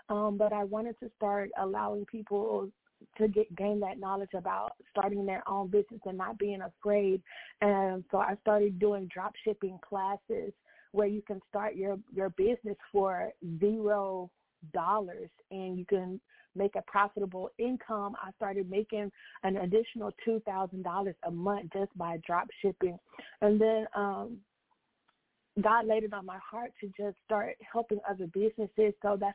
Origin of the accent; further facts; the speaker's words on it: Houston, Texas, United States; I am from the Houston, Texas area.